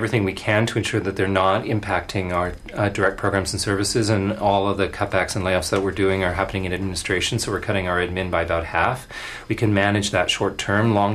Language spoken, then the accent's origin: English; British Columbia, Canada; We're British Columbians. We want to be proud of our province.